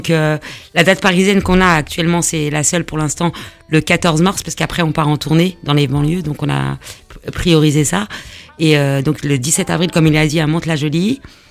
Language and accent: French; Algeria; je suis algérienne